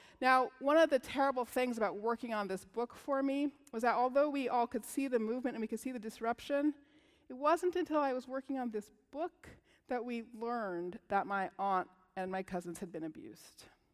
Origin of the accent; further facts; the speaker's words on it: California, United States; And her three kids and my brother and I, we grew up together in Southern California.